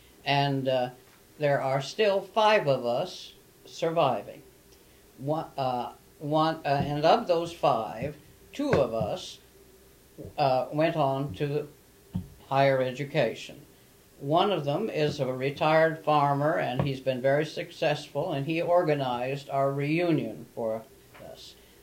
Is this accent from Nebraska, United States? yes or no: yes; Cambridge, Nebraska, United States; also born or lived in Beaver City, Nebraska; I was born in Beaver City, Nebraska, which is the county court house, and my father was in the Treasury Department of the county. We were there only 3 years, and then moved to Cambridge, Nebraska, where I grew up.